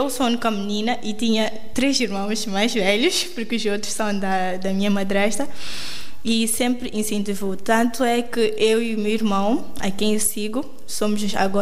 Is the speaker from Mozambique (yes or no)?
yes; Chinavane, Gaza, Mozambique; eu sou de Moçambique, mas sou natural de uma pequena localidade chamada Chinavane.